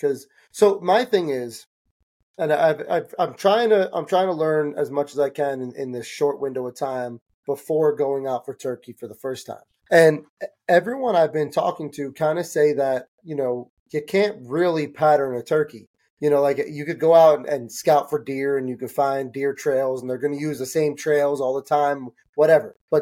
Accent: New Jersey, United States; So growing up in Jersey, it's actually illegal to stalk turkey.

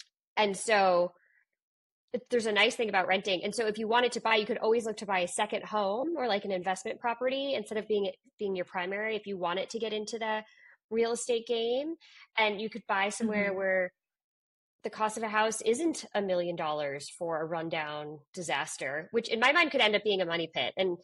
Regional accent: East Coast, United States; obviously I'm from the East Coast originally

